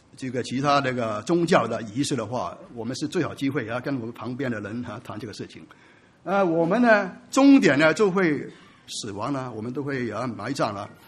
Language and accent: Chinese; China; 我们中国人其实有人问我这个常常跟大家讲，我们中国的文化是什么？